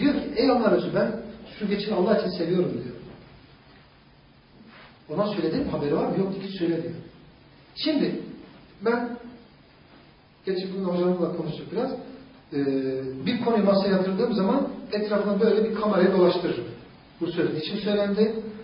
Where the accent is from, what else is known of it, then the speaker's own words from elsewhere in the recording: Malatya, Turkey; valla ben dinimi İstanbul'da öğrendim, Malatyalıyım.